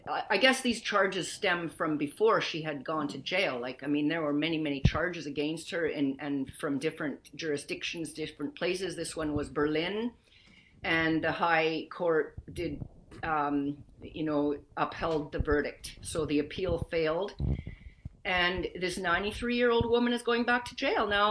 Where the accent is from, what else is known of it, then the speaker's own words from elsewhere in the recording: Canada; I'm a Canadian